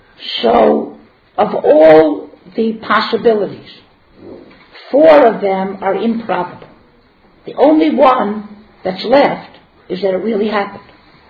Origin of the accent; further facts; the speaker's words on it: Miami, Florida, United States; I come from Miami, so that's the Orange Bowl, whatever you want.